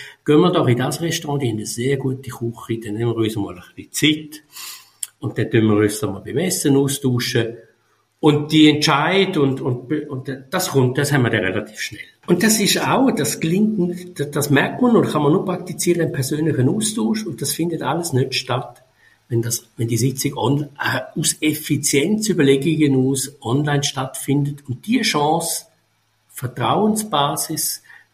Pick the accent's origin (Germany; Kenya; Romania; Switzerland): Switzerland; St. Gallen; born there; als ein Deutschschweizer, geboren im Kanton St. Gallen.